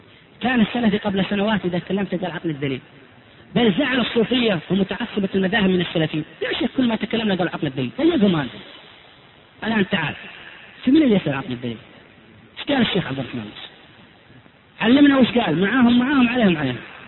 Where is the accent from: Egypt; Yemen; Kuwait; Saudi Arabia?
Saudi Arabia; قبل من عندنا بالسعودية